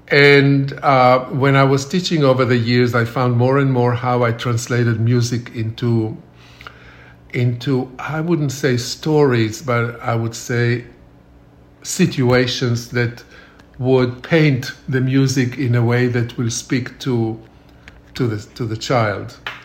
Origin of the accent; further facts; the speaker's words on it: Israel; now in St. Petersburg, United States; St. Petersburg is very much like the town I grew up in Israel